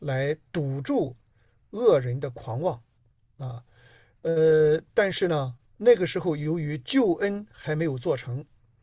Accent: China; 我们中国人有一句非常可怕的话

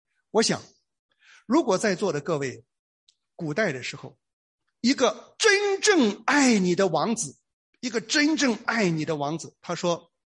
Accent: China

